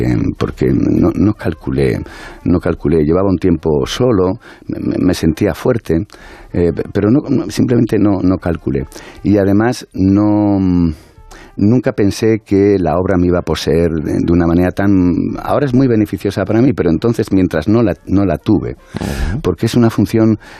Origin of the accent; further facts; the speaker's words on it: Riaño, Castile and León, Spain; Yo terminé en Riaño, en mi pueblo, delante de 1,000 personas, el coronel.